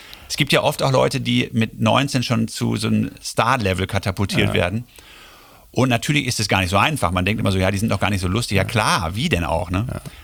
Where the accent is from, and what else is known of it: Germany